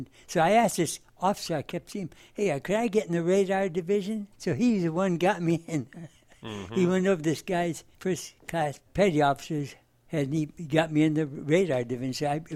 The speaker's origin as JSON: {"language": "English", "town": "Fresno", "region": "California", "country": "United States", "tie": "born or raised there", "said": "Well, as I grew up in Fresno, I got a bicycle."}